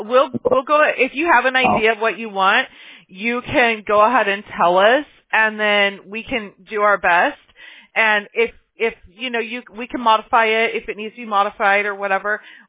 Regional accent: California, United States; also born or lived in Alabama; I'm from California, right? Well, I was born in Alabama, then my family moved to California, then I have some family that's still back there

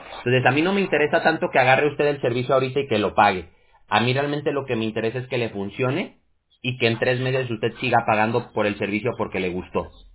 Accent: Mexico; como decimos ahí en México, de donde yo soy

